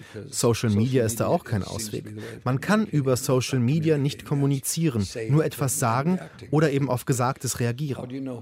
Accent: United States; moved away; Ich bin ja in Amerika aufgewachsen und ein Grund, weshalb ich die Staaten verlassen habe

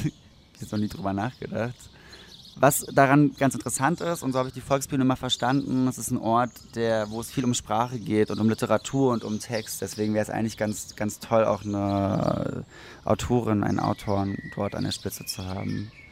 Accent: Berlin, Germany; also ich bin 87 geboren und für mich war Berlin, also ich bin in Berlin aufgewachsen, in Prenzlauer Berg.

